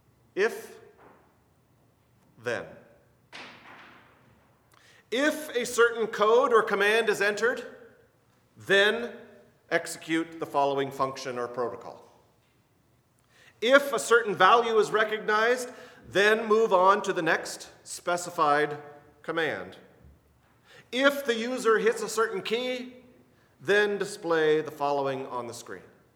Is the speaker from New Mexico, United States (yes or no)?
yes; Albuquerque, New Mexico, United States; another kid in my hometown of Albuquerque